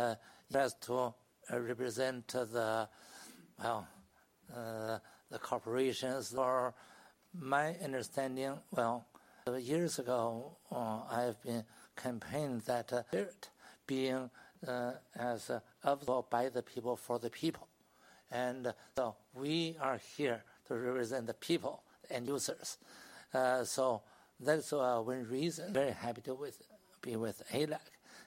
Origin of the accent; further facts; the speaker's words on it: China; English is a second language; Yes, indeed, although I'm from China